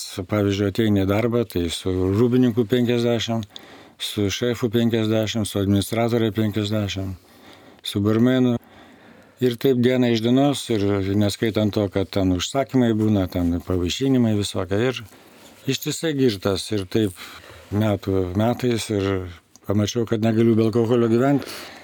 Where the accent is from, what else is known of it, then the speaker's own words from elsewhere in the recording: Kaunas, Kaunas County, Lithuania; born there; 63 metai. Jaunikaitis. Gimiau Kaune, Lietuvių gatvėje.